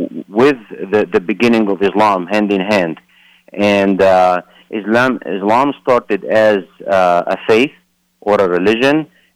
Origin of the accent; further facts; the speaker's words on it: Cairo, Cairo Governorate, Egypt; I grew up in Cairo, Egypt. I grew up a Muslim in a very devout Muslim family, and I myself was a very devout Muslim.